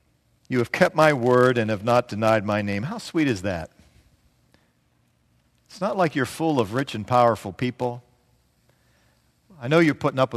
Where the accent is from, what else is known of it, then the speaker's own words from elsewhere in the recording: Pittsburgh, Pennsylvania, United States; People know that we're from Pennsylvania. They say, are you from Philadelphia? That's an insult. for those of us from Pittsburgh.